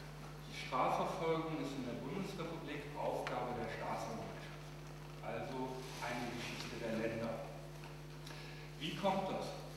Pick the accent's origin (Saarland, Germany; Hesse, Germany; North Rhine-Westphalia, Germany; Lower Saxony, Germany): North Rhine-Westphalia, Germany; Cologne; Herzlich willkommen an diesem wunderschönen Sommertag in Köln, meiner Heimatstadt.